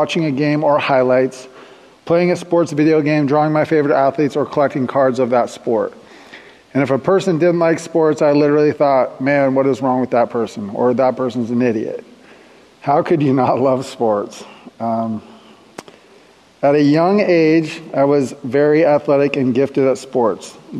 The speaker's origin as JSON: {"language": "English", "town": "Everett", "region": "Washington", "country": "United States", "tie": "born there", "said": "I was born in Everett, Washington, to a mother and a father who loved each other very much, and I feel lucky for that."}